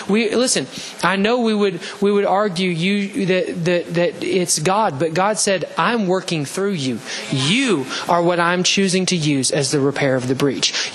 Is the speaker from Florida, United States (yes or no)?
no; Alabama, United States; I can't pronounce the Hebrew word because I'm from Alabama